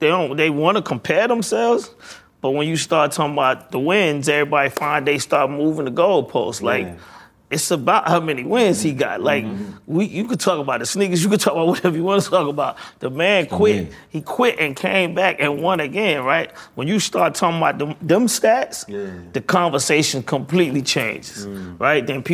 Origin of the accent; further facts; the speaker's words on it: College Park, Georgia, United States; I am from College Park. I'm from Atlanta, like, right?